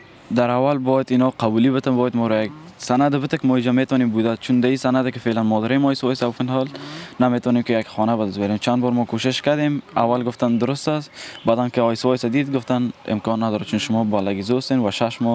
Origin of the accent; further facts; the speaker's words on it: Afghanistan; now in Germany; Ich komme aus Afghanistan, bin 18 Jahre alt und bin seit 2 Jahren und 4 Monaten in Deutschland.